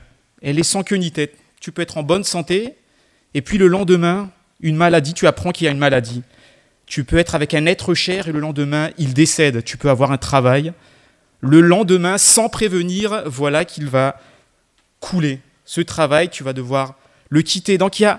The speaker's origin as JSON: {"language": "French", "town": "Marseille", "region": "Provence-Alpes-Côte d'Azur", "country": "France", "said": "je suis de Marseille. J'exerce en tant qu'architecte là-bas."}